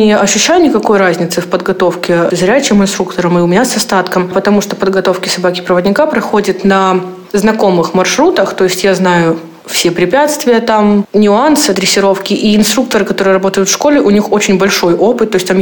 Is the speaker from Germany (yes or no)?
no; Rostov Oblast, Russia; now in Moscow, Russia; Родилась я в Ростовской области, потом училась в Новочеркасске в школе-интернате, затем училась в высшем учебном заведении города Ставрополя, и вот сейчас обучаюсь в Москве.